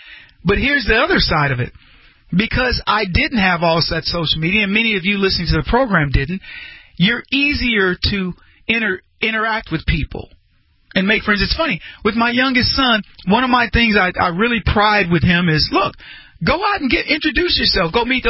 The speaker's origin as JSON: {"language": "English", "town": "Brady", "region": "Texas", "country": "United States", "tie": "born or raised there"}